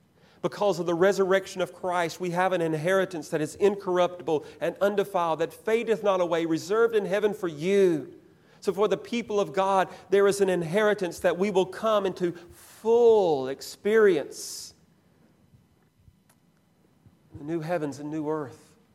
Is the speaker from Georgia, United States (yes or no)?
yes; Georgia, United States; He was a farmer near where I was raised in Georgia, and he leased land from this lady.